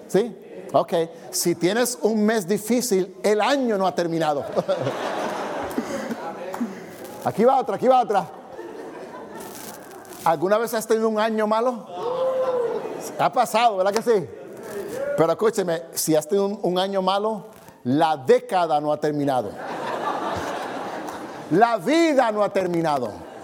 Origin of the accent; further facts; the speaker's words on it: New York, United States; yo soy de Nueva York, soy fanático de los Yankees, amén.